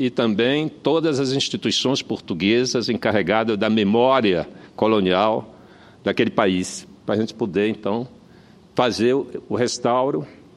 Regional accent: Macapá, Amapá, Brazil; Enfim, eu devo tudo que sou à minha cidade. Macapá é uma cidade fascinante e de um povo alegre.

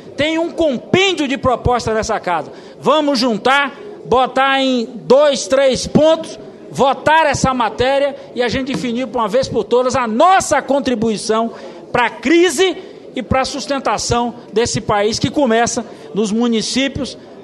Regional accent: Bahia, Brazil; e é da minha região, portanto, sofre assim como nós, baianos.

